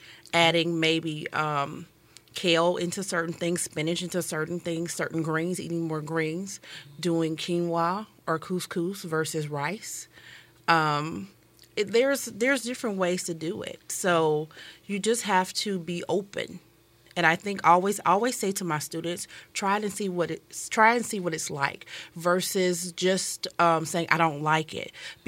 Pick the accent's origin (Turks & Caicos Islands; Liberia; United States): United States; the South; And I know me growing up in the South, my grandmother taught me how to garden and different things like that.